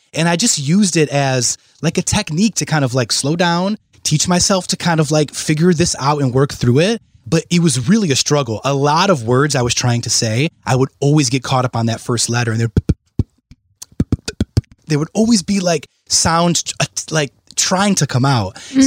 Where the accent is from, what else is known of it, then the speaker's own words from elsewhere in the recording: Redford, Michigan, United States; But I grew up in Redford, and it was just a huge struggle.